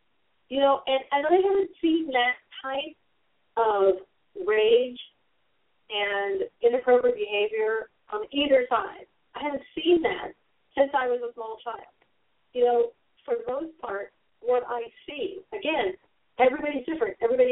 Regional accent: the South, United States; I grew up in the South, and I went to a school where we had black students and white students.

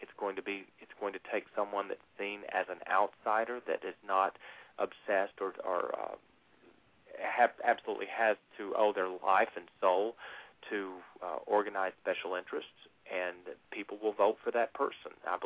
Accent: Birmingham, Alabama, United States; also born or lived in Greenville, Kentucky / Kentucky; I was born in Greenville, Kentucky, the son of a coal miner and a homemaker. My mom eventually went into factory work to try to make ends meet. I grew up in Birmingham, Alabama, in the suburbs, and also grew up in Kentucky

